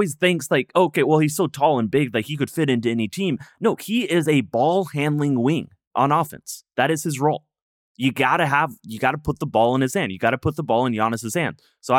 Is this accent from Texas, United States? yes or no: yes; Dallas, Texas, United States; And I'm from Dallas saying that.